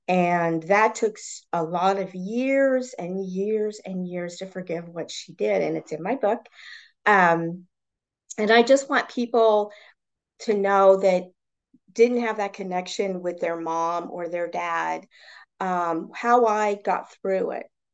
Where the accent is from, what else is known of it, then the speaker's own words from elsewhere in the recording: Colorado, United States; I actually, I went through, because being born and raised in Colorado, I went through the court system to try to find her.